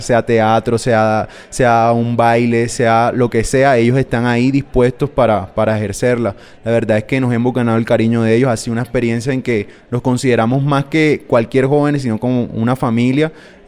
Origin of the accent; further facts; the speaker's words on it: Barranquilla, Atlántico, Colombia; vengo de la ciudad de Barranquilla.